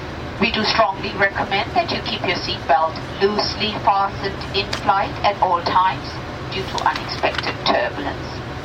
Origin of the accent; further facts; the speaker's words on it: Hong Kong; and I'm from Hong Kong.